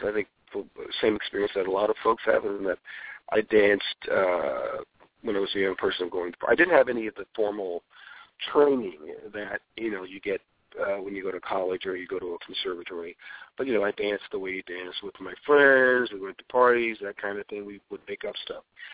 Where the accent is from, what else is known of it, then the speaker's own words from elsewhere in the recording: Philadelphia, Pennsylvania, United States; No. I grew up in Philadelphia. I grew up in North Philadelphia.